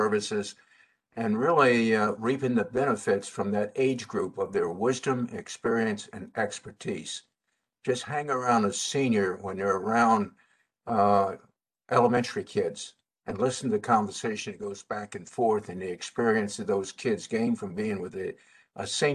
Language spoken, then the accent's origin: English; Washington, District of Columbia, United States; born there; I lived in Washington, D.C., and I was born in Washington, D.C., so it has a lot of meaning.